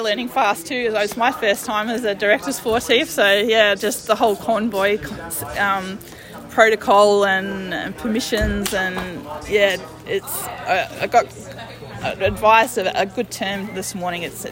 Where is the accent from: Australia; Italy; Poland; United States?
Australia; Adelaide, South Australia; you know, we're all from Adelaide. We've all ridden these roads.